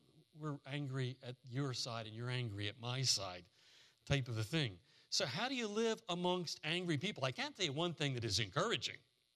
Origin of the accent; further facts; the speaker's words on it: Delaware, United States; And Joe Biden from my home state of Delaware got elected.